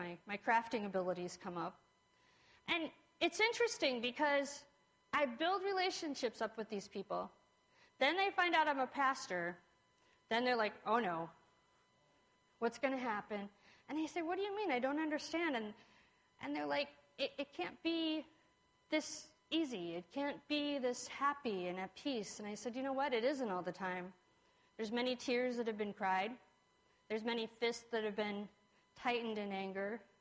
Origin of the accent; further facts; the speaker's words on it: New England, United States; I think of where I grew up in New England.